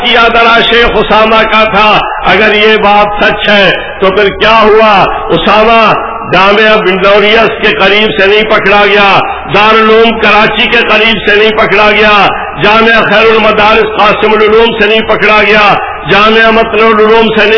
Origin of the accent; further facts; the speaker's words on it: Balochistan, Pakistan; میرا تعلق بلوچستان سے ہے، یہاں بھی استحصال کی بات نظر آ رہی تھی۔